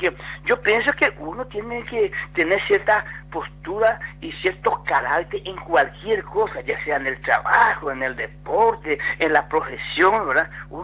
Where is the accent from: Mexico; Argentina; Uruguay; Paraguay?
Paraguay; Bahía Negra, Alto Paraguay; Yo soy una familia muy pobre, yo vine a estudiar de Bahía Negra, el Chaco, entré en el Liceo Acostañú